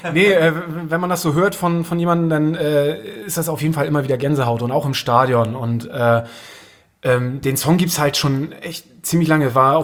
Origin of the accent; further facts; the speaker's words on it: Schleswig-Holstein, Germany; now in Hamburg, Germany; ich bin aufgewachsen oben im Norden bei Husum. Das ist in Nordfriesland.